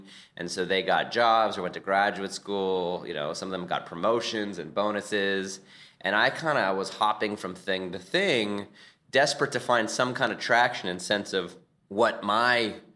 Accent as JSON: {"language": "English", "region": "Oregon", "country": "United States", "tie": "born or raised there", "said": "So I grew up in Oregon, which, you know, is pretty far away from New York City."}